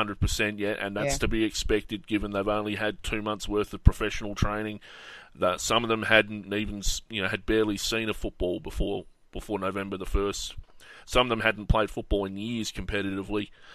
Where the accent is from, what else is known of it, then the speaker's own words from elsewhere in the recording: Queensland, Australia; born there; I'm a Queenslander by birth, so rugby's in me in a way